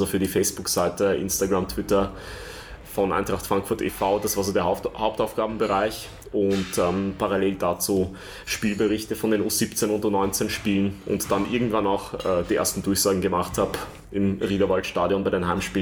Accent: Vienna, Austria; wie werde ich dann als Wiener da ankommen oder als Österreicher?

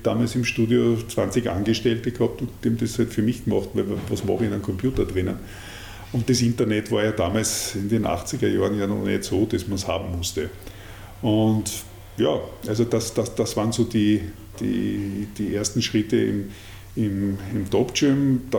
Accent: Austria; Und irgendwie als Österreicher kamst du in Deutschland recht gut

